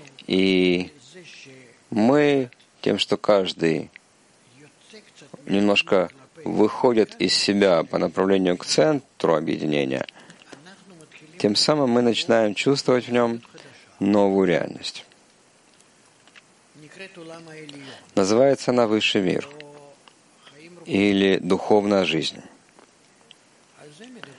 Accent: Tel Mond, Central District, Israel; из Тельмонда, первый раз.

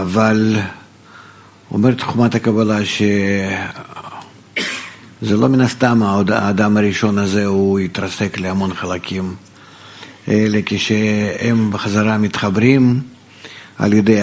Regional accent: Rehovot, Central District, Israel; also born or lived in Bnei Brak; רחובות זה עיר, כי אפשר להגיד את המולדת שלי. לפני 40 שנה הכרתי כאן את חוכמת הקבלה, התחלתי ללמוד שהייתי עוד תושב רחובות

